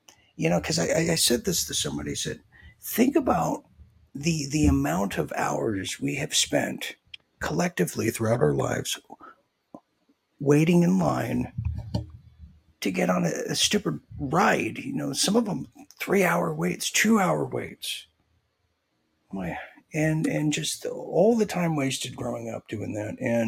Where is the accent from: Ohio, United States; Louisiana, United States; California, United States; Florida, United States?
California, United States; Orange County; And, you know, I'm from Orange County, so Disneyland was my backyard.